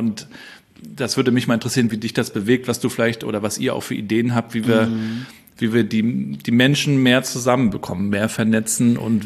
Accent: Rostock, Mecklenburg-Vorpommern, Germany; Eine, die mir auch als Rostocker irgendwie wichtig ist, die mich bewegt

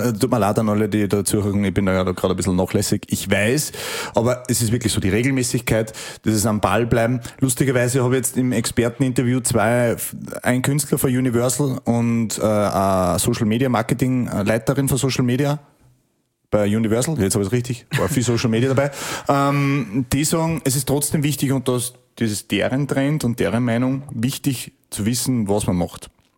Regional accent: Austria; sie haben Dinge gemacht, die vorher keiner gemacht hat bei uns in Österreich.

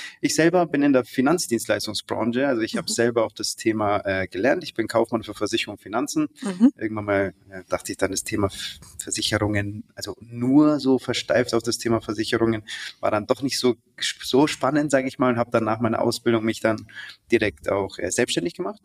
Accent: Nuremberg, Bavaria, Germany; ursprünglich bin ich aus Nürnberg tatsächlich. Mhm. Ja. Ich bin zwar kein Franke an sich, man hört es ja glaube ich nicht wirklich raus so

